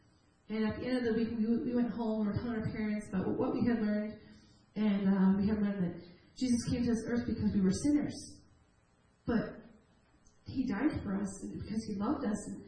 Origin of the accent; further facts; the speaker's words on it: Michigan, United States; Now, we're from Michigan. Alligator's nowhere close to Michigan.